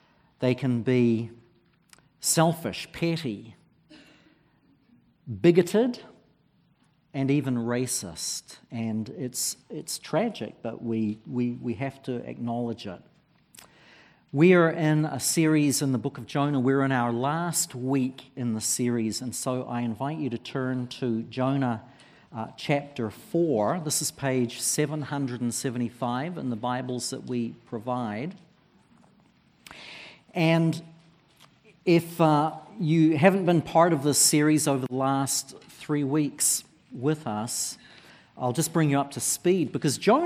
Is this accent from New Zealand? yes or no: yes; New Zealand; in my home country of New Zealand.